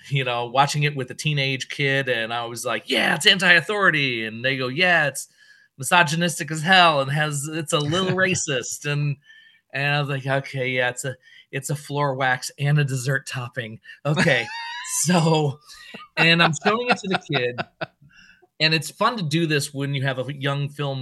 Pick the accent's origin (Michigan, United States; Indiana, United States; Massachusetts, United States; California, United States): Michigan, United States; growing up in Michigan and seeing the horror shows in Detroit